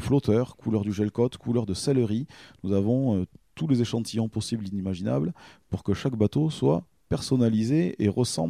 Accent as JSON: {"language": "French", "town": "Lavardac", "region": "Nouvelle-Aquitaine", "country": "France", "said": "je viens du Lot-et-Garonne, précisément de Lavardac, un village dans l'Albret."}